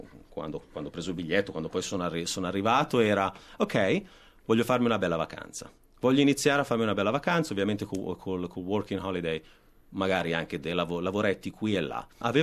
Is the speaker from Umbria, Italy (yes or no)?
no; Milan, Lombardy, Italy; now in Australia; Allora, sono di Milano, sono nato a Milano, ho 35 anni.